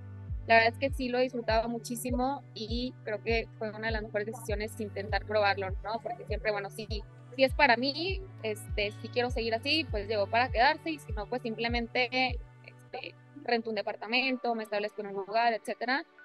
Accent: Mexico; aún estando yo en mi país, yo era la única mexicana. De hecho, todos mis viajes, cuando convivo con gente, casi siempre soy la única mexicana.

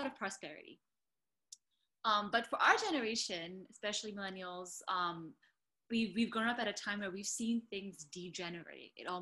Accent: Pakistan; being a Pakistani millennial is quite different than just a generic millennial, because we may be feeling more connected.

